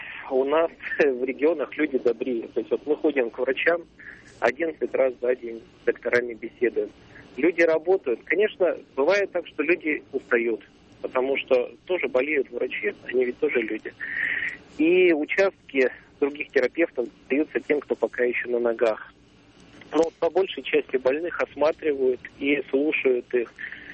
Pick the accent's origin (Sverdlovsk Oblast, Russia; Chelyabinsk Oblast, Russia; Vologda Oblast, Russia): Chelyabinsk Oblast, Russia; Chelyabinsk; я из Челябинска.